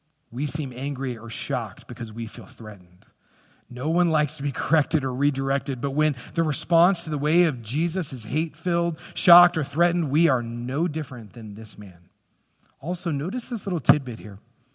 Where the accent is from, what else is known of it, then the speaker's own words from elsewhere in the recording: Kansas City, Missouri, United States; I'm from Kansas City, and I like the Kansas City Chiefs.